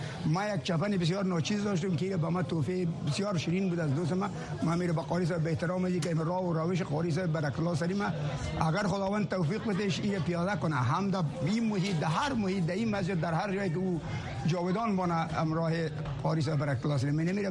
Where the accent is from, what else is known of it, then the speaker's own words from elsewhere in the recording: Kabul, Afghanistan; now in United States; من از کابل هستم، از چاردی کابل انجینیر هستم. مدت 6 سال میشه که من در اینجا آمدیم، در ویرجینیا.